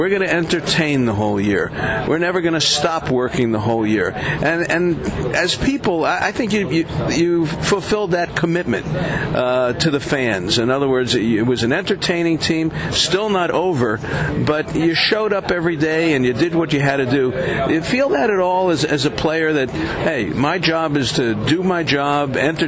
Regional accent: Brooklyn, New York, United States; I grew up like that in Brooklyn. I remember that kind of stuff.

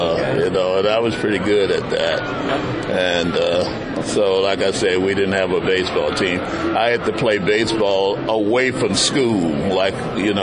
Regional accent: Mobile, Alabama, United States; I grew up in the inner city, and we didn't have fields to play on when I was growing up in Mobile, Alabama.

